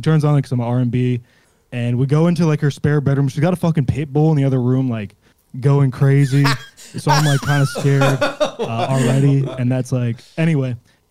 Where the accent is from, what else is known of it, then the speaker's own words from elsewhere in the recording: Ireland; I'm Irish.